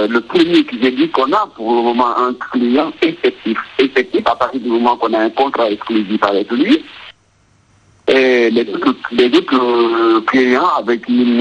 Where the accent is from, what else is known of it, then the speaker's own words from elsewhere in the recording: Guinea; surtout chez nous en Guinée